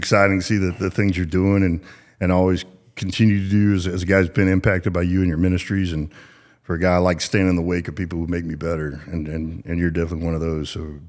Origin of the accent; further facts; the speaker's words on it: Garland, Texas, United States; also born or lived in Arkansas; And for context, I grew up in Garland, born in Arkansas, moved to Garland, played football at the Naval Academy